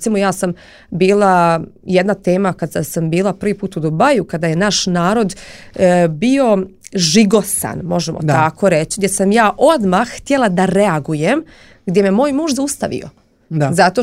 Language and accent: Serbian; Republika Srpska, Bosnia & Herzegovina; I kada sam ja rekla da dolazim iz Republike Srpske